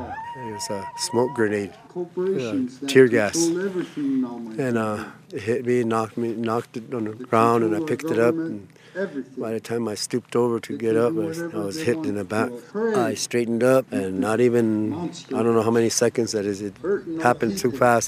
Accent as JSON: {"language": "English", "town": "Poplar", "region": "Montana", "country": "United States", "said": "I am from the Fort Peck Indian Reservation. That's where I reside, in Poplar, Montana."}